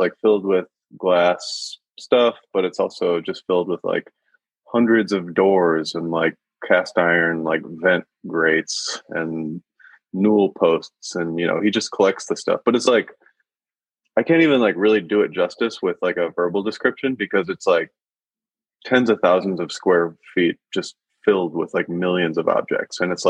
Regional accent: Rockford, Illinois, United States; One of my best friends who I grew up with in Rockford, Stephen Hoppe, owns a bar and a wine shop in Puerto Rico.

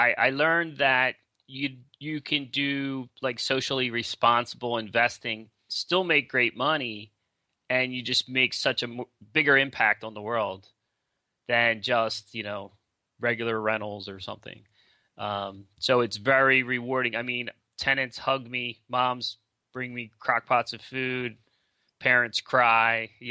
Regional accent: Philadelphia, Pennsylvania, United States; you know, I'm from Philly, right?

